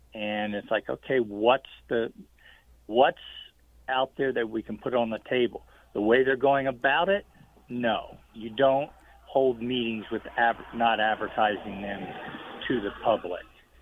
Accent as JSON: {"language": "English", "region": "East Coast", "country": "United States", "said": "because I come from the East, yeah, we got lots of toll roads, back there."}